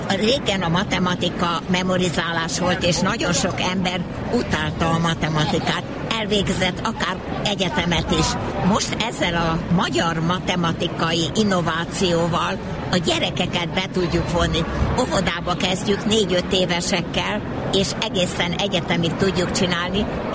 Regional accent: New York, United States; Én New Yorkból vagyok

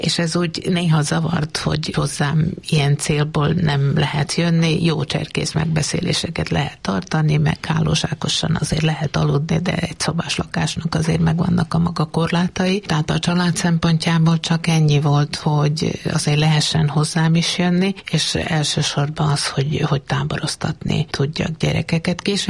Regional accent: Šamorín, Trnava Region, Slovakia; somorjai származású vagyok, és a közösségi élet pedig inkább Szerdahelyhez köt.

